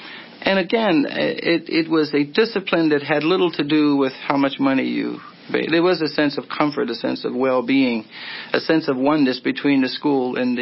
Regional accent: Philadelphia, Pennsylvania, United States; I grew up in South Philadelphia. We didn't realize it was segregated. All we knew is that our neighborhood was all Black

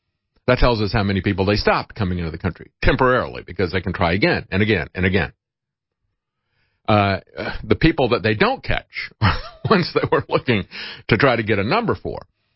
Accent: Florida, United States; Now, I grew up in Florida, and we saw people that would move to Florida during the winter

